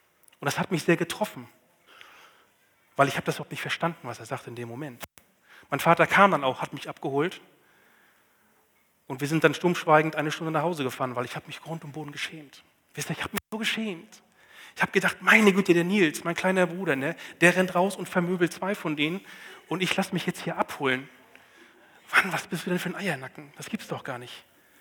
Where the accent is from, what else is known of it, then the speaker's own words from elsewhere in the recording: Northern Germany, Germany; ich komme aus dem Norden und im Norden ist es manchmal nass